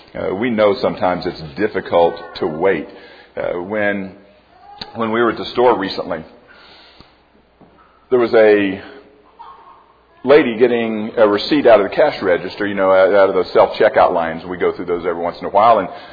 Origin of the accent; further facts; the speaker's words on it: Florida, United States; We grew up in Florida and have been there more times than we could imagine.